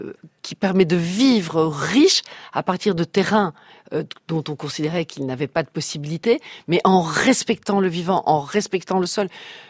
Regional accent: Brussels, Brussels-Capital Region, Belgium; En fait, j'ai eu mon enfance à Bruxelles

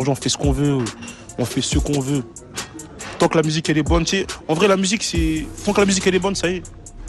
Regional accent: Côte d’Ivoire; Moi, j'ai grandi en Côte d'Ivoire, tu vois. Moi, j'ai fait l'école là-bas, ça.

